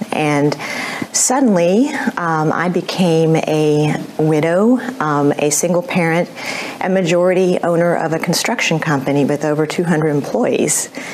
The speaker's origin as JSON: {"language": "English", "town": "Houston", "region": "Texas", "country": "United States", "tie": "born or raised there", "said": "Well, I was born and raised in Houston"}